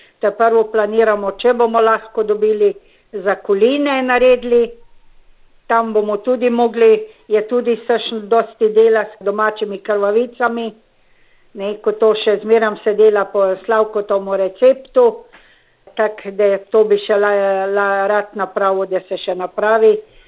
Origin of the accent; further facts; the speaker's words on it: Slovenske Konjice, Styria, Slovenia; moved away as an adult; also born or lived in Vitanje; now in Australia; Jaz sem doma iz Štajerske, rojena sem v Vitanju, pa sem bila posvojena v Slovenske Konjice, ko sem bila 2 tedna stara in tam sem pol odrasla. Tam sem šolo hodila